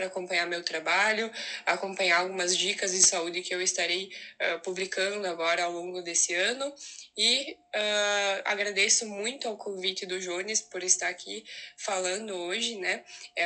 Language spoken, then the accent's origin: Portuguese; Boa Vista, Rio Grande do Sul, Brazil; sou médica formada pela UPF há mais de um ano, sou natural de Boa Vista, interior de Birubá